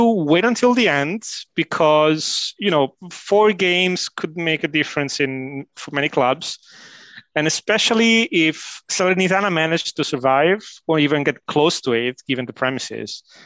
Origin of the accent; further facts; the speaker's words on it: Livorno, Tuscany, Italy; He brought my hometown club, Livorno, back in the Serie A.